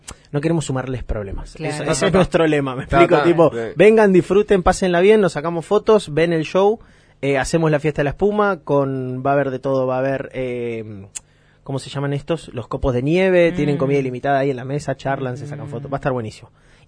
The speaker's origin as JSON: {"language": "Spanish", "town": "Fernández Oro", "region": "Río Negro", "country": "Argentina", "tie": "born or raised there", "also_born_or_lived": "La Plata", "said": "yo soy de Fernández Oro en realidad, nací en La Plata"}